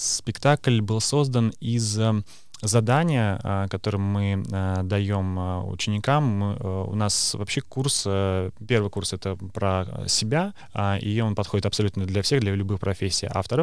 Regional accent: Saint Petersburg, Russia; moved away as an adult; also born or lived in Estonia; Сам я из Санкт-Петербурга, я закончил Академию театрального искусства.

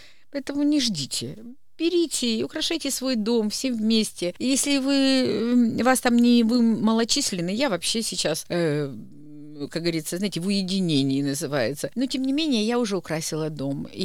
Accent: Saint Petersburg, Russia; now in Tallinn, Estonia; я помню, когда я приехала в Таллин, я, конечно, очень хотела учиться этому. Я из Ленинграда. Тогда еще из Ленинграда.

